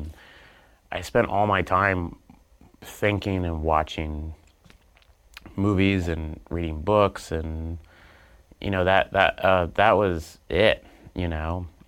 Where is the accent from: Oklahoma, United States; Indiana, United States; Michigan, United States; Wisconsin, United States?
Oklahoma, United States; I'm from Oklahoma.